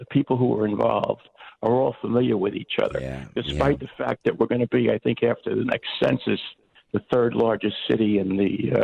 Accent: Yonkers, New York, United States; I grew up in Yonkers, and I still live in Yonkers.

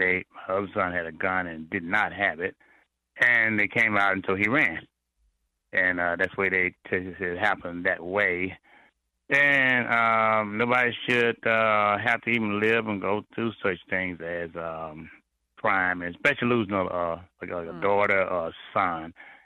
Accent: the South, United States; I'm from the South Jim Crow area, and I was able to put everything behind me

